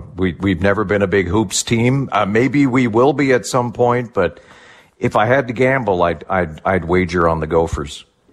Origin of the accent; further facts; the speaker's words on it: Pennsylvania, United States; also born or lived in Minnesota; Well, I grew up in Pennsylvania.